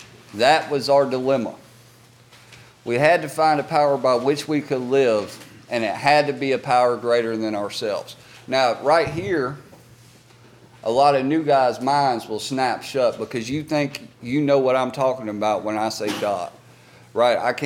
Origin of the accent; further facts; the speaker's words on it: Alabama, United States; Because I grew up in the Bible Belt, and fucking dude, I think Alabama, every 3 miles, there's like 5 churches, legitimately.